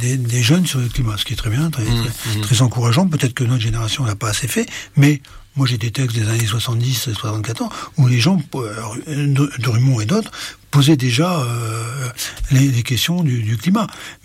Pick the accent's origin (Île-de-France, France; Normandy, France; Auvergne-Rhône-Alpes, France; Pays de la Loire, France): Île-de-France, France; puisque je suis du Val-d'Oise